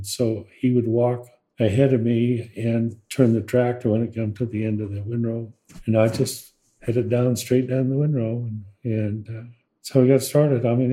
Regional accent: Bicknell, Utah, United States; I was born in Slaney, Utah, but we lived in Bicknell, Utah. And my dad was a rancher, farmer, and my mother was a housewife.

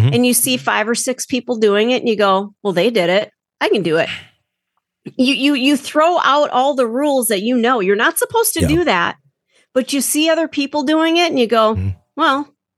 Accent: Minneapolis, Minnesota, United States; I grew up in Minneapolis, so to me, this was like a daily occurrence.

